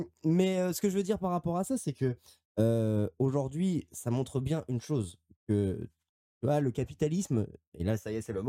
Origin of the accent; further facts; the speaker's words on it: France; Ça ne veut pas dire qu'on vit, nous, en tant que Français, la même chose que vivent les Malgaches.